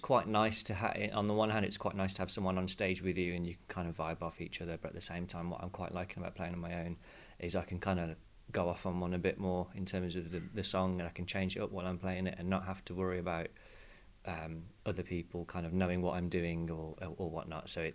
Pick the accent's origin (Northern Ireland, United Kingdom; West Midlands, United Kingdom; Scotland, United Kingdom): West Midlands, United Kingdom; now in Birmingham, United Kingdom; I'm from the Black Country originally, and I now live in Birmingham.